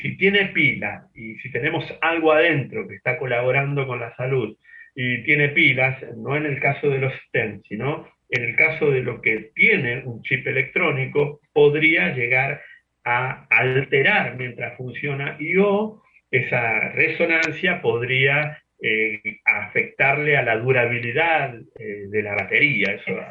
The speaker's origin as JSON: {"language": "Spanish", "town": "General Belgrano", "region": "Buenos Aires Province", "country": "Argentina", "tie": "born there", "said": "en el DNI dice que nací en General Belgrano y aquí han estado mis abuelos y están mis primos. Así que General Belgrano, provincia de Buenos Aires."}